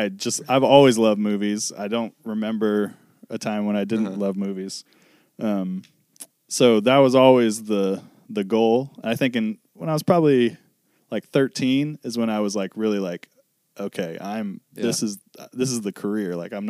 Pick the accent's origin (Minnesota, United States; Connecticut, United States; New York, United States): Minnesota, United States; also born or lived in Fresno, California / Arkansas; I consider Minnesota home. I was born in California, like Northern California, Fresno. We were only there for like a month after I was born, and then lived in Arkansas till I was 6, and then we moved to Minnesota.